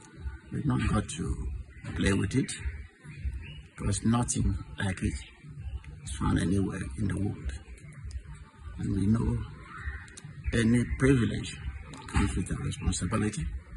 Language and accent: English; Nigeria; now in Uganda; some of them are shocked when they hear that I come from Nigeria.